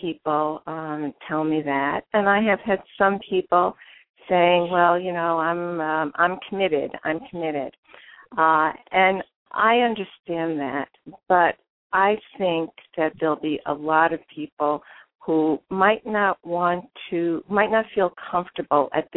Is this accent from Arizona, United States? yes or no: no; Brooklyn, New York, United States; now in Albany, United States; In Albany, I came in from Brooklyn. I was a Brooklyn kid and came up and got involved with grassroots organizations and made a difference.